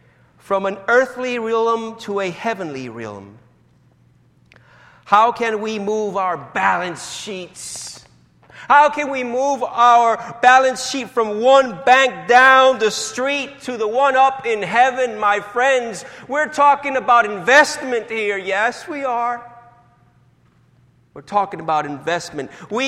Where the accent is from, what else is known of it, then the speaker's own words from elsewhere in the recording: Puerto Rico; Now, I come from Puerto Rico, and we have sheep and goats.